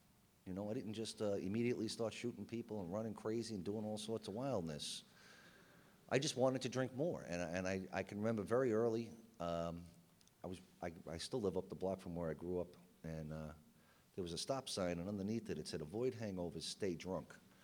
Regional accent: New York, United States; I'm a drunk. I'm from New York. I don't like authority.

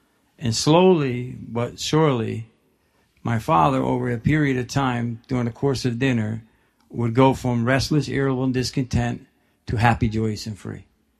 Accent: New Brunswick, New Jersey, United States; I was born and raised in New Brunswick in a predominantly African-American neighborhood, Puerto Rican neighborhood.

